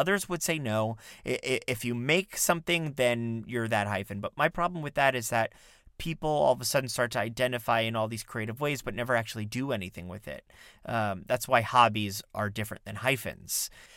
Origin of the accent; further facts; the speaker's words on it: Florida, United States; I grew up in South Florida, and I went to a performing arts program called Next Stop Broadway.